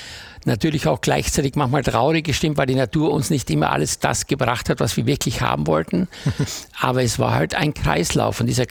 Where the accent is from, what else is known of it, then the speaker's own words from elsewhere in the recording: Graz, Styria, Austria; Genau, ich komme ja aus Graz, bin dort aufgewachsen, geboren.